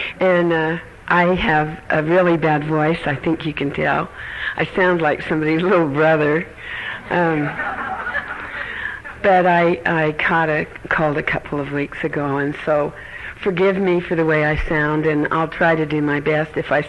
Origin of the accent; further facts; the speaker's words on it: Ogden Canyon, Utah, United States; I grew up in Utah, and I've always lived here.